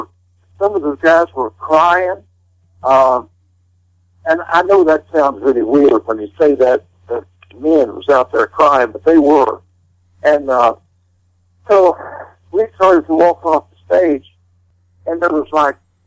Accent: Hyden, Kentucky, United States; And one of the places was my hometown of Hyden, Kentucky.

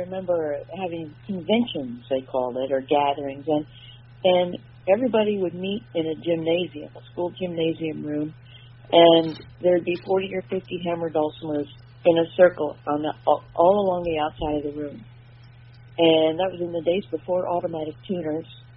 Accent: Michigan, United States; I grew up in Michigan and started playing music with my family.

